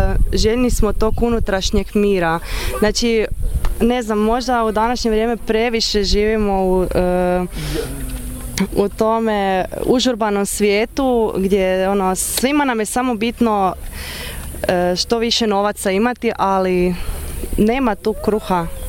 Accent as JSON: {"language": "Croatian", "town": "Koprivnica", "region": "Koprivnica-Križevci County", "country": "Croatia", "tie": "born or raised there", "said": "isto ja sam iz Koprivnice rodom."}